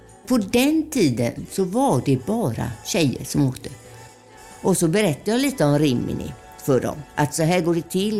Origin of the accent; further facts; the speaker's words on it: Gothenburg, Västra Götaland County, Sweden; Och i född 1956. Jag föddes i Majorna i Göteborg, om man säger. Och jag är en äkta majtus, om man säger, riktigt göteborgare. Och det hör man när jag pratar, för mitt språk har jag inte glömt